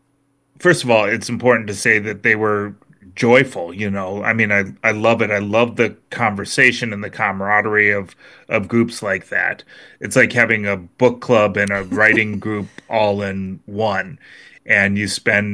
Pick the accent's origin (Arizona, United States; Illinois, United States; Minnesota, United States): Minnesota, United States; I mean, I'm a Minnesotan after all, it's always been its own thing.